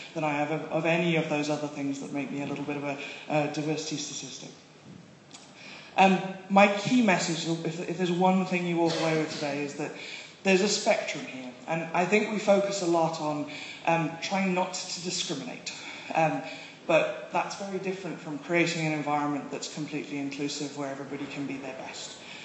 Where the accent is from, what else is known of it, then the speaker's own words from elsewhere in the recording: South Africa; I'm actually South African, but nobody bloody understands me when I talk like this.